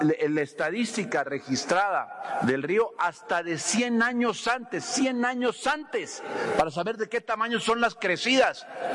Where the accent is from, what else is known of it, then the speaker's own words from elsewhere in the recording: Veracruz, Mexico; Yo soy de Veracruz, y él también, esa parte del sureste de Veracruz